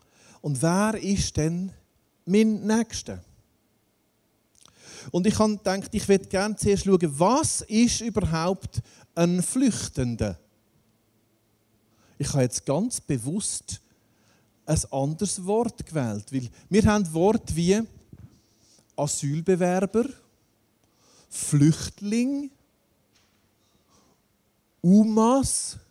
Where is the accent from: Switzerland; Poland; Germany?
Switzerland; wo stehen wir in unseren Herausforderungen, gerade hier bei uns in der Schweiz.